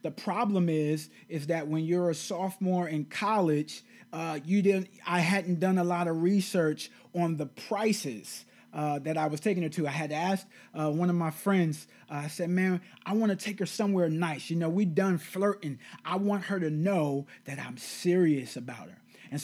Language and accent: English; New York, United States; you know, I'm from New York, and so you can't let them see you sweat.